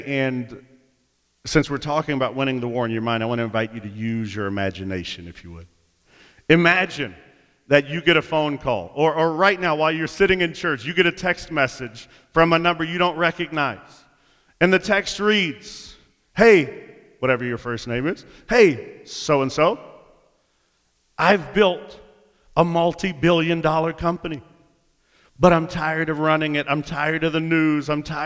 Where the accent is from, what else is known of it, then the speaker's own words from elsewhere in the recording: Houston, Texas, United States; We grew up in Houston, you know, a solid 15-hour drive from Orlando, but we went every summer, all of my life.